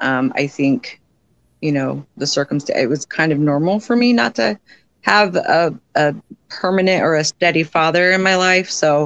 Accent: Yuba City, California, United States; also born or lived in Santa Ana; So I was born in Santa Ana, California. I was raised in Yuba City, California. I am the baby of 5 children.

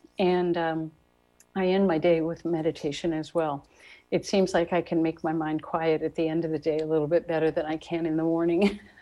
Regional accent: Illinois, United States; also born or lived in New York; My story is that I was born in New York, but grew up in Illinois. And I grew up in a little town in downstate Illinois back in the 50s.

